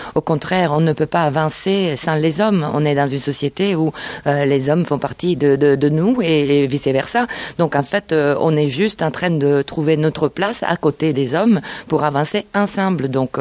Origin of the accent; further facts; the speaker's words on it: Italy; French is a second language; Moi, je suis italienne, comme vous l'aurez un peu dans l'intuition de mon accent, un peu vaguement compris.